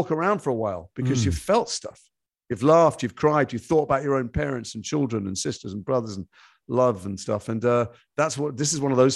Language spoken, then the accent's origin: English; Liverpool, North West England, United Kingdom; I'm from Liverpool. It's in my blood.